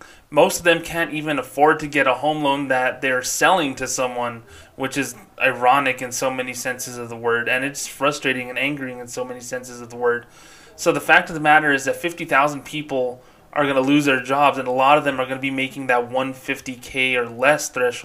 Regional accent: Socorro, New Mexico, United States; Anytime I used to see someone in a suit or a tie, as a little kid growing up in Socorro, New Mexico, I immediately thought that person was a millionaire.

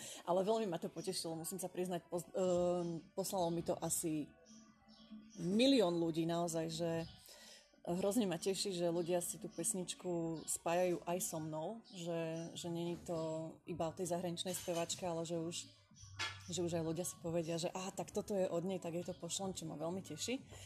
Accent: western Slovakia, Slovakia; Pochádzam zo západného Slovenska, ale viac by som to asi nekonkretizovala.

